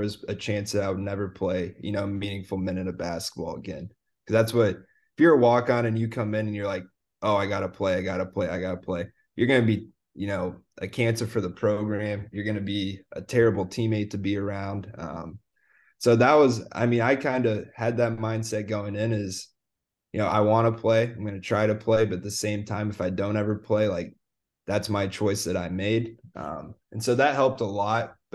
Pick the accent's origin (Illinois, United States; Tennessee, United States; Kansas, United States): Kansas, United States; growing up in Kansas, Danny Manning's like the most popular, most famous man if you're a Kansas fan.